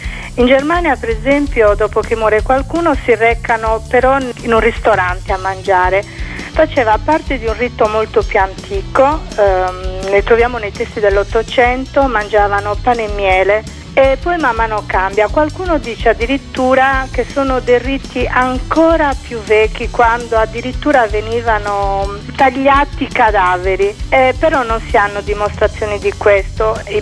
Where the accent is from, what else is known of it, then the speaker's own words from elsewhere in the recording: Sardinia, Italy; Io vengo dall'Ogliastra